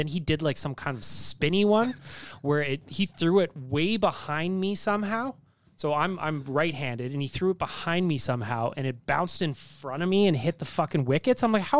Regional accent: Canada; because I was there with a buddy, we're obviously Canadian, we're behind, like, they're like, what are the Canadians doing here?

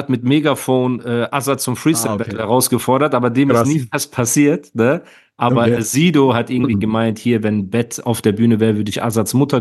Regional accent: Heidelberg, Baden-Württemberg, Germany; Ich komme aus Heidelberg.

